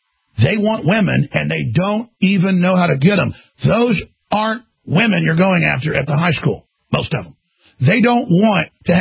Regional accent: Dallas, Texas, United States; And I grew up in Dallas, man. I have a lot of black friends.

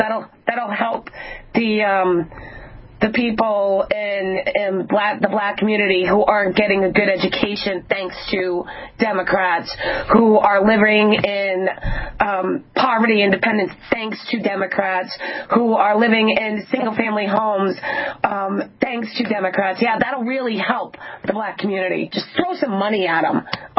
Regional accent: Ireland; You'll appreciate this because I'm Irish.

